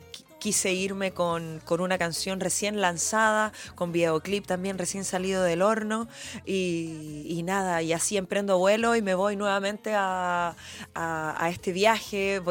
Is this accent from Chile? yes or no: yes; Chile; como salsera chilena